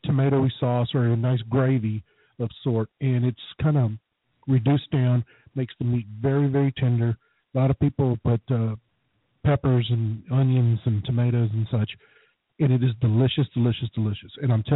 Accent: Texas, United States; Now, growing up in West Texas, same thing.

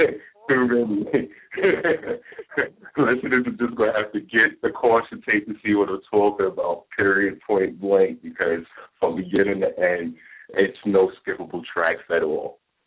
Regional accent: Bronx, New York, United States; Bronx, New York, a.k.a. Gotham City.

